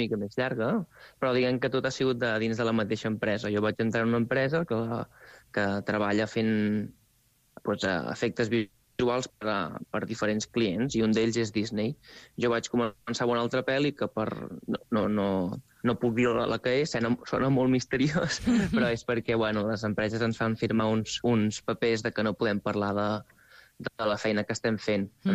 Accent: Vic, Catalonia, Spain; jo tinc un amic a Vic que es diu Gerard, també, justament d'on sóc jo

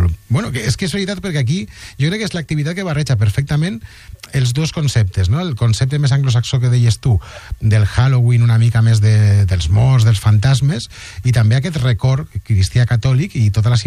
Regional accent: Castellón de la Plana, Valencian Community, Spain; Jo sóc de Castelló

